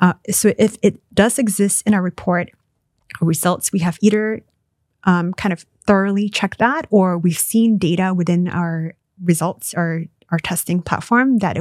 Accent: Malaysia; now in United States; Well, I'm American now, but I grew up in Malaysia.

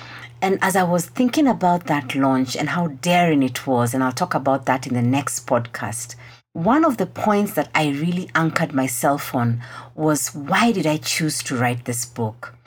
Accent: Kenya; you know, I'm Kenyan, and I have found that as Kenyans, one of the things we do is we downplay the things that have gone well.

